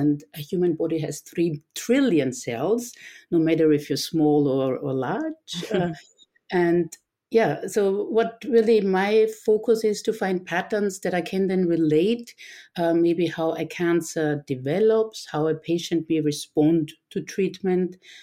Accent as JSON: {"language": "English", "region": "Vienna", "country": "Austria", "second_language": "English", "moved": "as an adult", "said": "And as you can hear, I'm from Vienna, from Austria."}